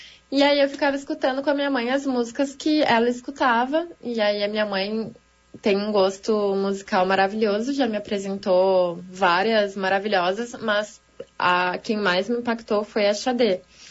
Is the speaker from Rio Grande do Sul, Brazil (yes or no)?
yes; Caxias do Sul, Rio Grande do Sul, Brazil; eu tenho 31 anos e eu sou de Caxias do Sul.